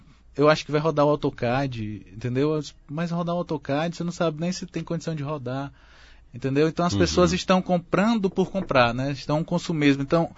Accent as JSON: {"language": "Portuguese", "town": "Fortaleza", "region": "Ceará", "country": "Brazil", "said": "Às vezes eu sou de Fortaleza"}